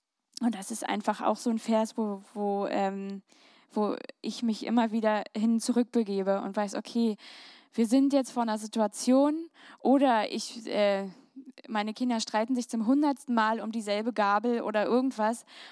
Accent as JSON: {"language": "German", "region": "Berlin", "country": "Germany", "said": "Also wir kommen aus Berlin, ihr merkt, wir sind nicht so ganz naturbewandelt."}